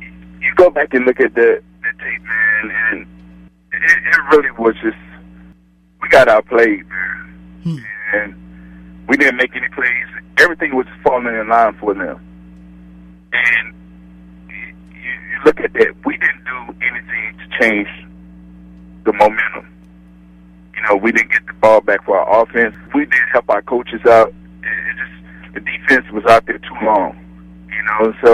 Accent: Dallas, Texas, United States; I mean, I grew up right in the Dallas-Fort Worth area

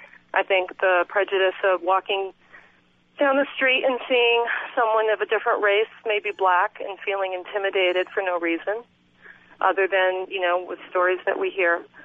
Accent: United States; as a person of, you know, I'm an American.

